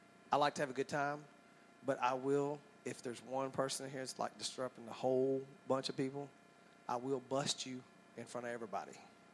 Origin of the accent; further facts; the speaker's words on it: Texas, United States; I said, Barry, I'm from Texas. How am I going to know about Cry Baby Bridge all the way down to Mobile, Alabama?